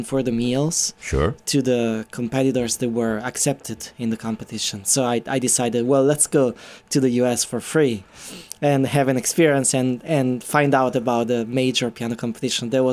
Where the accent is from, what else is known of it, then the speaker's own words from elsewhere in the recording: Italy; I'm from Italy.